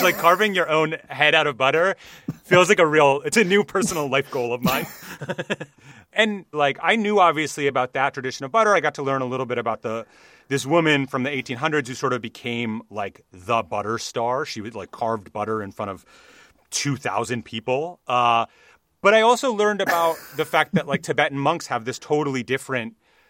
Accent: Minnesota, United States; I'm from the Midwest. I grew up in Minnesota, and my family's roots are very Scandinavian, super, super Norwegian.

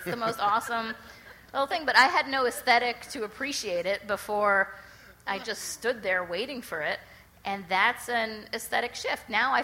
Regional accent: New York City, New York, United States; I grew up in New York City. You know, I didn't have an understanding of cabbage worms

